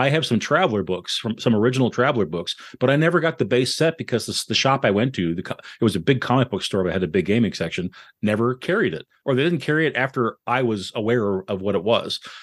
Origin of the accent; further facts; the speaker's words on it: Halifax, Nova Scotia, Canada; For me, I grew up in the East Coast, Far East Coast in Canada in Halifax